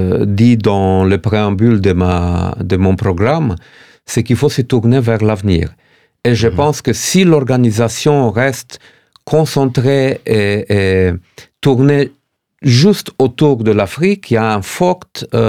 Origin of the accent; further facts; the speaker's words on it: Romania; et même du pays d'où je viens, de la Roumanie